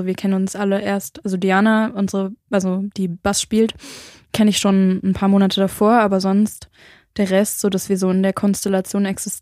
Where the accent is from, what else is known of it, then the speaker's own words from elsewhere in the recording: Gotha, Thuringia, Germany; Aus Thüringen.